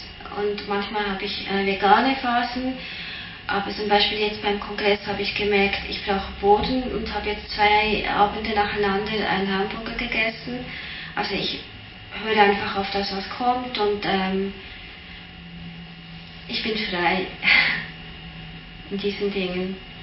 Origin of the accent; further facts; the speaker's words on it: Switzerland; now in Berlin, Germany; Ich komme aus der Schweiz, da ist vieles enger und vieles, es ist noch so eine starke soziale Kontrolle.